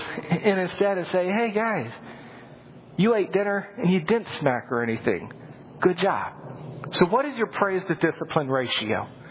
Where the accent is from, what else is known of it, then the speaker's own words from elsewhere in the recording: Washington, D.C. area, United States; I grew up listening to rap music. I grew up outside Washington, D.C. Rap and go-go music was all I know, or all I knew.